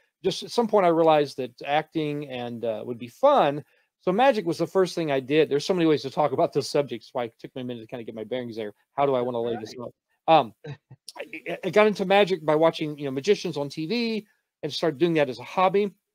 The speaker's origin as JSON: {"language": "English", "region": "Texas", "country": "United States", "said": "No, actually, I'm from Texas, y'all. Howdy, everybody."}